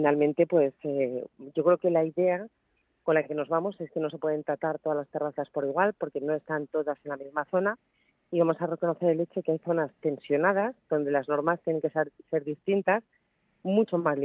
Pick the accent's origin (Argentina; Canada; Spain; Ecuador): Spain